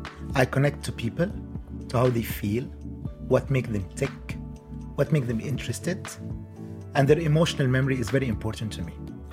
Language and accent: English; Egypt; English is a second language; moved away; also born or lived in London, United Kingdom / United States; I always share with my friends, Egypt gave me a heart. And the UK gave me my creativity.